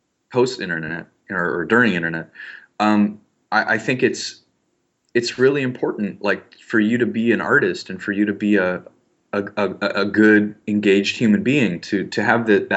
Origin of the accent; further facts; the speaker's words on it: Miami, Florida, United States; Okay. So what are my cultural reference points?